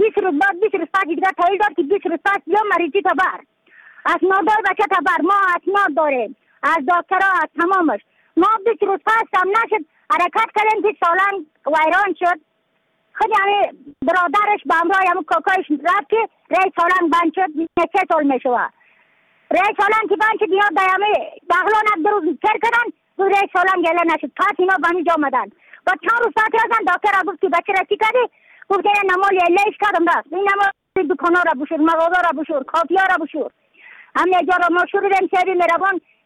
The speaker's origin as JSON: {"language": "Persian", "region": "Badakhshan", "country": "Afghanistan", "said": "از بدخشان هستم، مرکز بدخشان ولسوالی اتل پایان"}